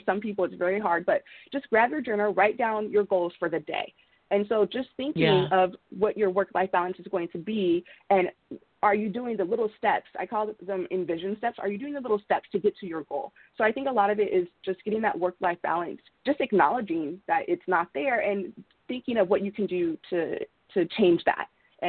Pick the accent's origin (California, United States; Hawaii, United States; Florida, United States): California, United States; Los Angeles; So I grew up in Los Angeles. We could say South Central back in the day, back in the 90s.